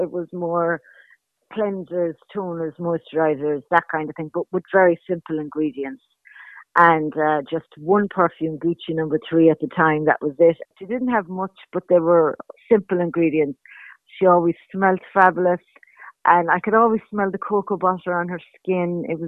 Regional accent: Killarney, County Kerry, Ireland; I grew up in Killarney, in New Street, in business myself. My parents owned a hotel.

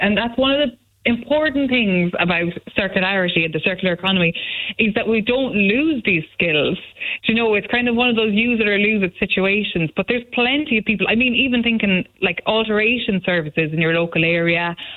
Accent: Mullingar, Leinster, Ireland; I'm from Mullingar.

